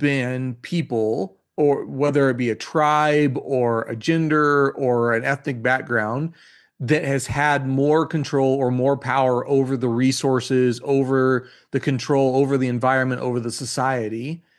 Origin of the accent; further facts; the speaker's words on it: United States; now in some spaces, because I was from America, there was assumptions about me that gave me privilege.